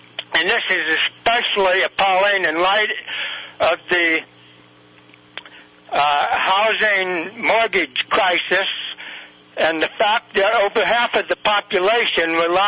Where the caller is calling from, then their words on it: Sacramento, California, United States; Hi, Peter B. I'm calling from Sacramento.